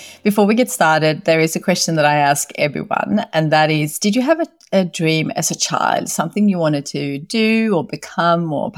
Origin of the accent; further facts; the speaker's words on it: Sweden; moved away; So I grew up in Sweden, which is a very privileged country, but I grew up on a farm and my parents were always working.